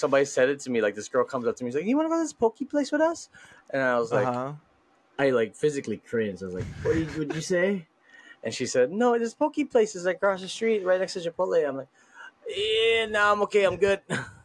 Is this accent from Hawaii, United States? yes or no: yes; Hawaii, United States; I guess it's because we're from Hawaii and we grew up with poke that we just know good.